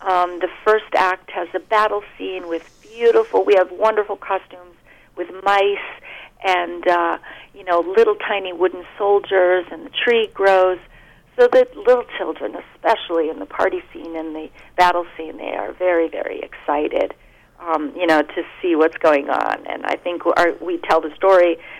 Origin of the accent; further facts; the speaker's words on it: Torrington, Connecticut, United States; I grew up in Torrington, so for me the Warner Theater is very special.